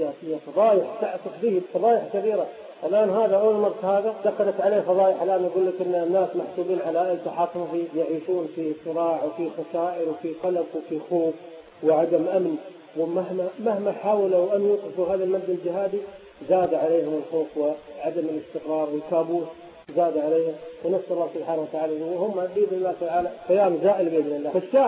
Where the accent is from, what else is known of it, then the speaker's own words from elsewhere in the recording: Iraq; احنا ليش عندنا في العراق احنا ليش فاشلين من فشل الى فشل